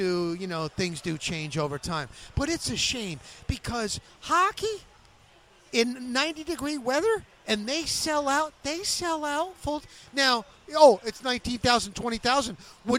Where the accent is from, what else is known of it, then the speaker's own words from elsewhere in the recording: Tampa, Florida, United States; listen, man, I am from Tampa Bay, and we've got Winky Wright.